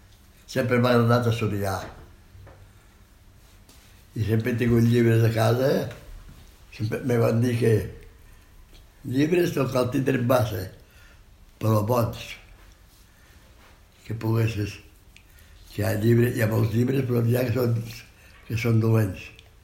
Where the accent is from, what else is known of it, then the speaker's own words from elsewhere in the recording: Cornudella de Montsant, Catalonia, Spain; born there; A Cornudella.